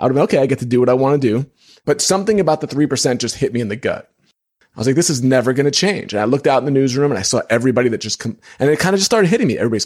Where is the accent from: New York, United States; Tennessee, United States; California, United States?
New York, United States; When I lived in New York, because I'm from New York, I used to do side work for him.